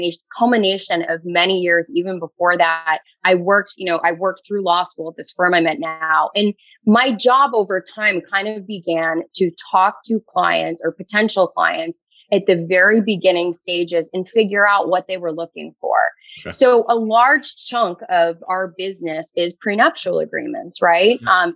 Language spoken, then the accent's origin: English; Wrentham, Massachusetts, United States; No. So I'm from Massachusetts. I born and raised. I grew up in Wrentham.